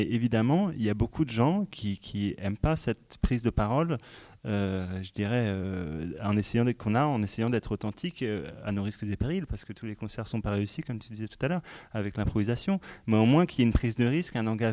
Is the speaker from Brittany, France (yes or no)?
no; Paris, Île-de-France, France; born there; Je suis né à Paris, je suis français.